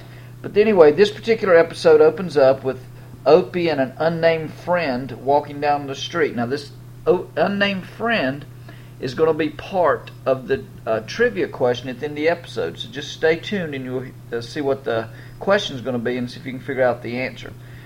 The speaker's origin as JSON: {"language": "English", "region": "North Carolina", "country": "United States", "tie": "born or raised there", "said": "I grew up in North Carolina"}